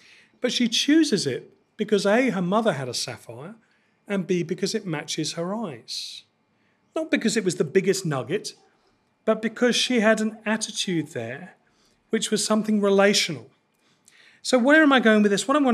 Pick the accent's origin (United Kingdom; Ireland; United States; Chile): United Kingdom; England; That's a series that my wife and I get into because we're from England